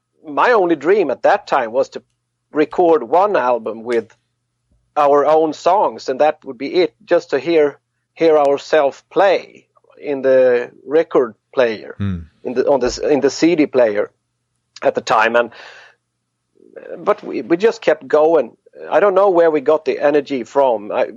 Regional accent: Varberg, Halland County, Sweden; our rehearsal studio was in the harbor in Sweden, in my hometown in Varberg

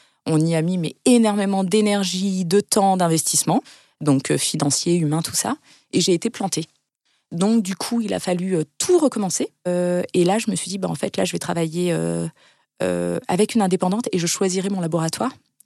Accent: Île-de-France, France; J'ai grandi en Île-de-France et très jeune

